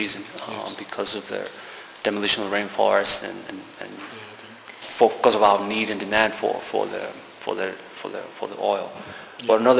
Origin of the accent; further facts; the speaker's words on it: Benin; now in London, United Kingdom; I am born and raised in Benin, yes.